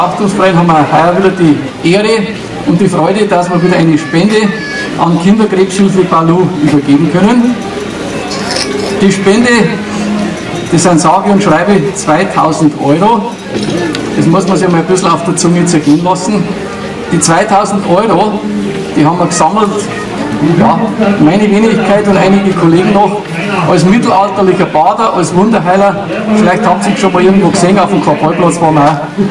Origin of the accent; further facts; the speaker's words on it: Erhatting, Bavaria, Germany; Na, ich komme aus Erhatting, vom Brauchtumsverein Erhatting.